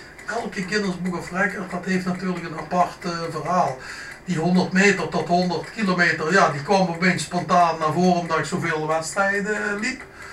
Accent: Limburg, Netherlands; ik voel me Limburger. En boven die Hollanders, daarboven, boven de rivieren

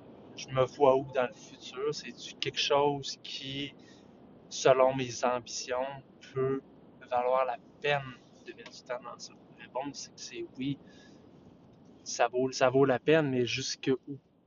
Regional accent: Quebec City, Quebec, Canada; Les gens qui sont de Montréal, moi je suis de Québec.

